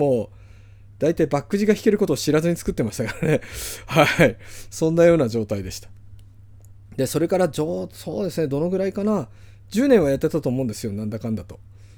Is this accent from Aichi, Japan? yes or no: no; Tochigi, Japan; moved away as an adult; もともとウェブの仕事やってたんです、東京で。まあ出身はこの栃木なんですけど、学校卒業してすぐ東京に出まして、